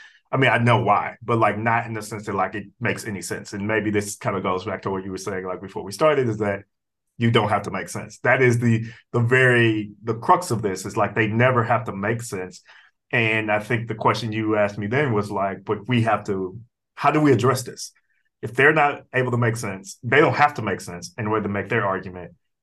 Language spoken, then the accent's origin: English; Texas, United States; Like, I'm also from the South. I'm from Texas, you know.